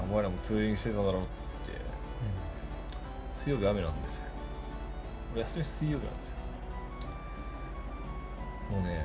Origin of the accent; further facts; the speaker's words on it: Nagano, Japan; 俺の地元が長野だろうさ